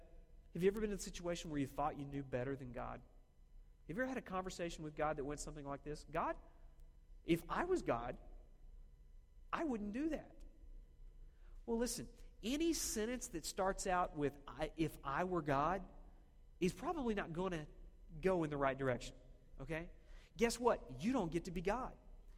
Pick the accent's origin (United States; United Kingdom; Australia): United States; Oklahoma; Now, you have to realize, I grew up in Oklahoma, okay? So football's a big thing down there.